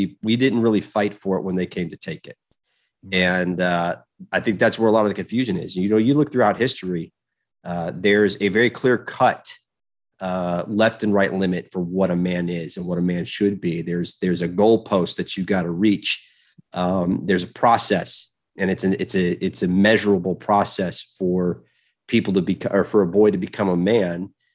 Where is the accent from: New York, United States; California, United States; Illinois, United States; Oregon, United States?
Illinois, United States; Yeah, well, I grew up in, as we talked a little bit before, I grew up in the Fox River Valley of Illinois. So my grandfather was a pastor there.